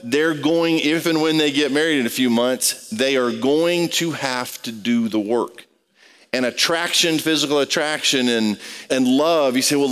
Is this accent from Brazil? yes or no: yes; Brazil; moved away; I grew up in Brazil, so that's coffee, the stuff they're serving here.